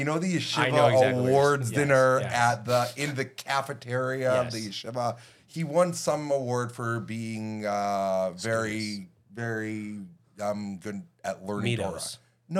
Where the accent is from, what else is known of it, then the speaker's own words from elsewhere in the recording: Chicago, Illinois, United States; Oh, from here. Chicago.